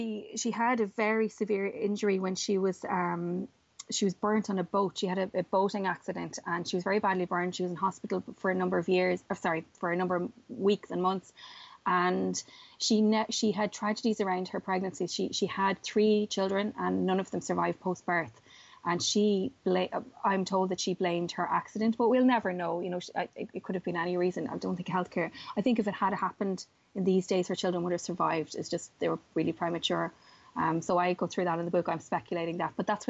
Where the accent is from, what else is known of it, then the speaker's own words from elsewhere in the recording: County Louth, Ireland; I'm from Louth, so I'm not usually in Waterford